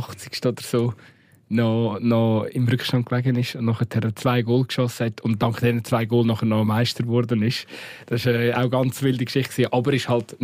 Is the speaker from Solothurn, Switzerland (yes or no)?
no; Lucerne, Switzerland; als Luzerner würde es mich natürlich anschiessen